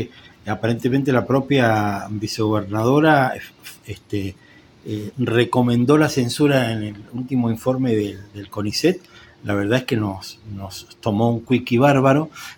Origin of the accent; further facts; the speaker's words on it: Mendoza, Argentina; estamos muy preocupados como mendocinos, te pasa a vos también en tu condición de tal, porque el agua pura es clave en un desierto como este que habitamos.